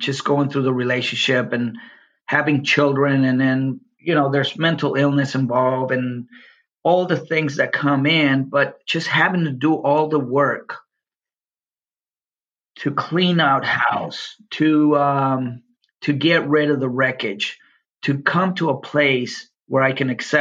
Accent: Los Angeles, California, United States; also born or lived in Tijuana, Mexico; But growing up, I grew up in Los Angeles in a predominantly white neighborhood in the Valley back in the 70s.

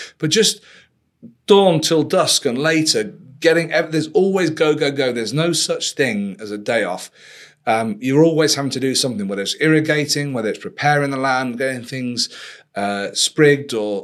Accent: Yorkshire and the Humber, United Kingdom; But heck, I'm from Yorkshire.

